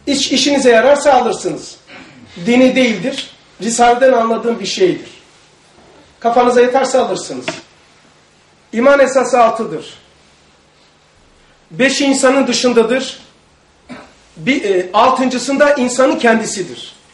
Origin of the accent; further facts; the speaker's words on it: Black Sea Region, Turkey; ben kendi memleketimi söyleyeyim. Karadeniz'de öyleydi.